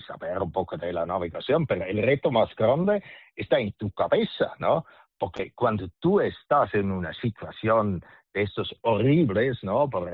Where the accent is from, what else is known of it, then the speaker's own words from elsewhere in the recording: Switzerland; now in Barcelona, Spain; yo llevo viviendo 35 años ya en Barcelona, por lo tanto ya me siento mucho más español que suizo